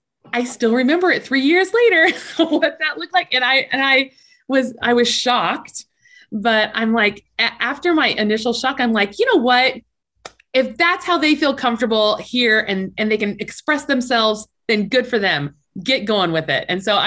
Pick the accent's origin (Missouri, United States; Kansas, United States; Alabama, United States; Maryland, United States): Kansas, United States; know that I'm from Kansas. So there are times when my little Kansas eyes just like perk right open.